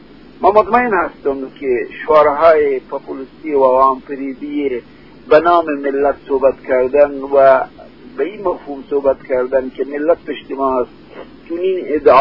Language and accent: Persian; Afghanistan; ما انسان هستیم، ما از افغانستان هستیم، ما افغانستان واحد می خواهیم